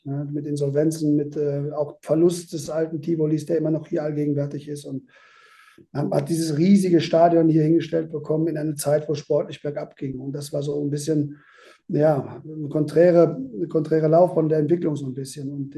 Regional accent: West Germany, Germany; born or raised there

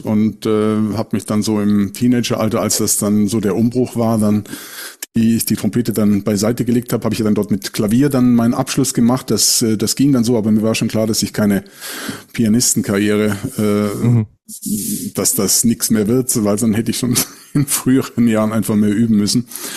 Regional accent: Neu-Ulm, Bavaria, Germany; fing er an, eine Blaskapelle zu leiten in Neu-Ulm, da wo ich herkomme.

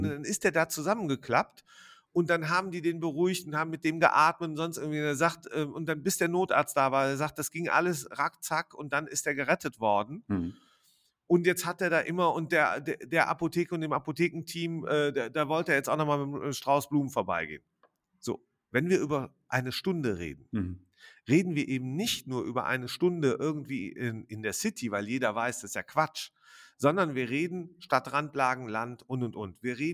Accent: North Rhine-Westphalia, Germany; born there; ich komme aus der Nähe von Jülich gebürtig. Ja, da brauchst du eine Stunde nach Düsseldorf, eine Stunde nach Köln und eine halbe Stunde nach Aachen.

